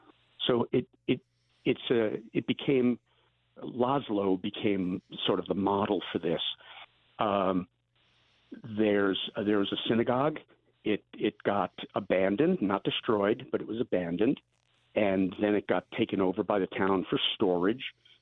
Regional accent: New York City, New York, United States; I grew up in New York City, and there were a lot of kids whose grandparents and even parents had numbers on their arms from the camps

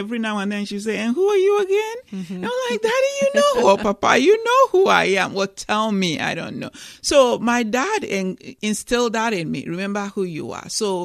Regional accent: Nigeria; I came from Nigeria, where the villagers know everybody, where I'm surrounded by that village.

